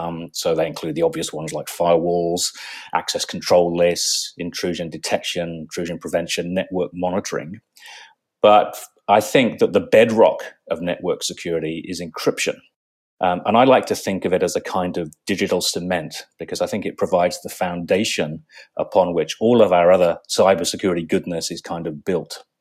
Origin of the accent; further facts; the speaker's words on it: England, United Kingdom; moved away as an adult; now in Australia; I grew up in England and I studied electronic engineering.